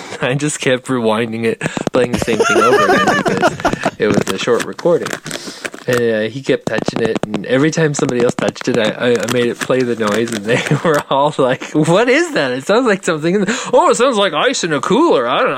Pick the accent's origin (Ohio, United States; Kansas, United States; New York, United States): Kansas, United States; Lenexa; I am from Lenexa, Kansas, near Kansas City.